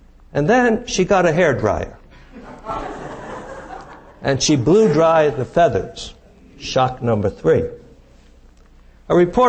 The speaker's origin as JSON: {"language": "English", "town": "Jersey City", "region": "New Jersey", "country": "United States", "said": "I came from Jersey City. I'm totally out of pocket. I've never been in the Southwest or even anywhere more than a couple of hundred miles from home."}